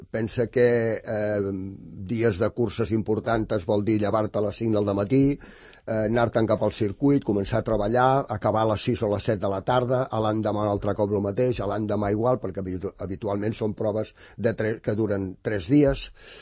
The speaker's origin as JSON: {"language": "Catalan", "town": "Rajadell", "region": "Catalonia", "country": "Spain", "tie": "born there", "lives_now": "Sant Cugat del Vallès, Spain", "said": "jo vaig néixer a Rajadell per una circumstància, perquè realment el meu pare era ferroviari. I llavors el van destinar a Rajadell."}